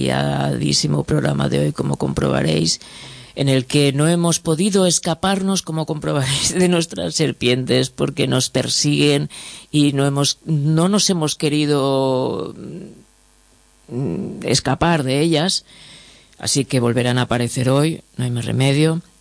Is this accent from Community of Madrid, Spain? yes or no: yes; Madrid, Community of Madrid, Spain; como leo bastante mal en catalán y con un tono muy de Chamberí, que es de donde soy